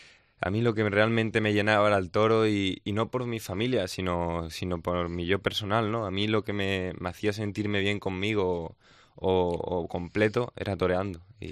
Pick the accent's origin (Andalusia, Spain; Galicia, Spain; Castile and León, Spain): Andalusia, Spain; Mairena del Aljarafe; yo soy de Mairena de las Jarafes, ¿no? Pero además vengo de una familia que es taurina desde que mi abuelo pues empezó con la tradición y que me he criado viendo toros